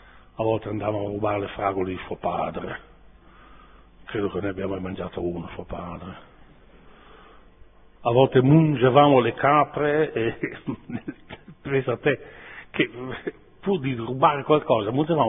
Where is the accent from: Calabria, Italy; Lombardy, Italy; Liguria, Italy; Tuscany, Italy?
Tuscany, Italy; Pavana; also born or lived in Modena; io sono nato a Modena, ma modenese non mi sono mai sentito molto, insomma. Se parlo di paese è Pavana. Ci ho passato i primi 5 anni di vita, pur nascendo a Modena